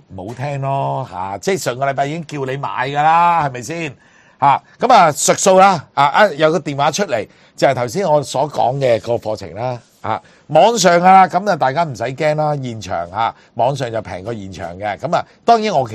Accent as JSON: {"language": "Cantonese", "country": "Hong Kong", "said": "同早幾年我哋香港話即係嗰啲叫熱狗車啊熟食車啊"}